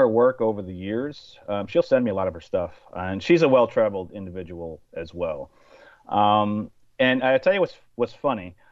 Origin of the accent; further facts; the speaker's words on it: Carmel, New York, United States; Yeah, so I grew up in Carmel, New York, and we grew up on the countryside. It's about an hour and 15 minutes from New York City.